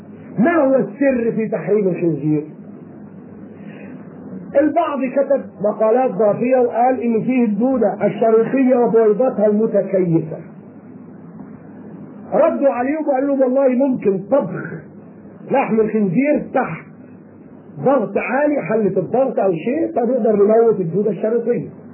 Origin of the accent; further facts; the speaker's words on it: Egypt; وعندنا في مصر